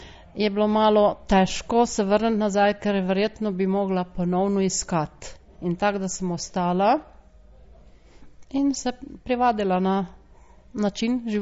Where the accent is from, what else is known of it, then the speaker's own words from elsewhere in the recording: Ilirska Bistrica, Littoral–Inner Carniola, Slovenia; now in Sweden; Jaz sem prišla iz Ilirske Bistrice.